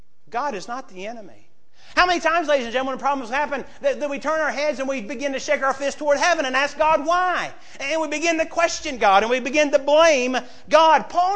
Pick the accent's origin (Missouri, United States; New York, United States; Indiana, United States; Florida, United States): Indiana, United States; They know I'm from Indiana.